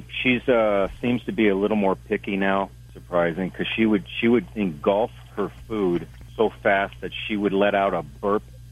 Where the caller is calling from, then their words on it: Wyoming, United States; Well, I'm truck driving here in Wyoming.